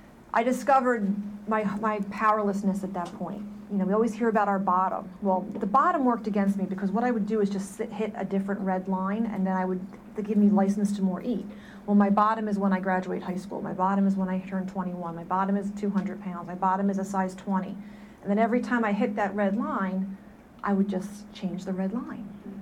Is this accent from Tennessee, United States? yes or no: no; New Jersey, United States; I come from South Jersey